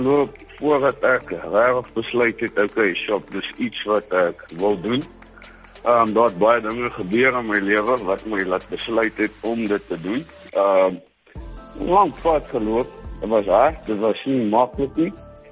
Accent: Burgersfort, Limpopo, South Africa; also born or lived in Bethal; Ek is van Burgersfort. Ek was gebore in Bethal, maar het meeste van my kinders daar in Burgersfort gebly.

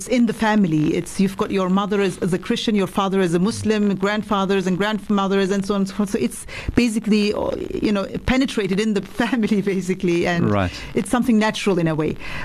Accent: Germany; I am of Turkish descent originally. However, I was born and raised up in Germany. So, born and being raised in Germany and being the second generation of the Turkish community in Germany

